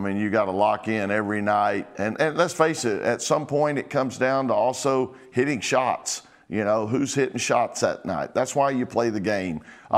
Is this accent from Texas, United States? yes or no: yes; Dallas, Texas, United States; Hey, I grew up in Dallas, folks.